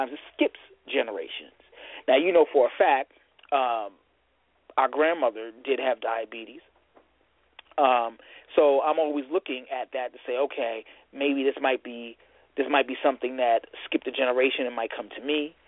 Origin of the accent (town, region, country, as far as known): Michigan, United States